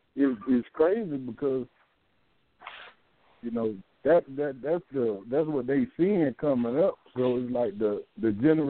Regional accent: Macon, Georgia, United States; And I'm from Macon.

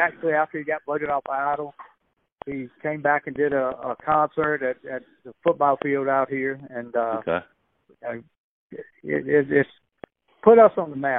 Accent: Alaska, United States; I was from Alaska.

